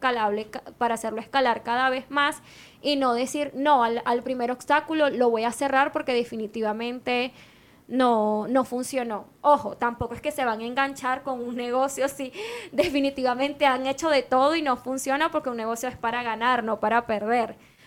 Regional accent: Venezuela; moved away as an adult; Venezuela, no sé si tuviste negocio en Venezuela, pero uno ya tiene contactos, es como que, ay, estoy en mi país

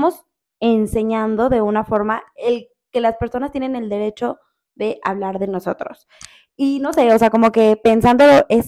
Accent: Mexico; una mexicana disfrutando de nuestro país.

